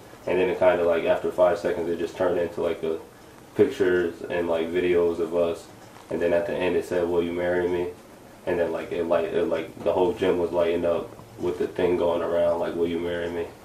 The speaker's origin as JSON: {"language": "English", "town": "Albany", "region": "New York", "country": "United States", "tie": "born or raised there", "also_born_or_lived": "Pennsylvania", "said": "I was born at St. Peter's Hospital right here in Albany, and then I lived here, like, in different places in Albany, Washington Ave, Quail. So I grew up from kindergarten through third grade."}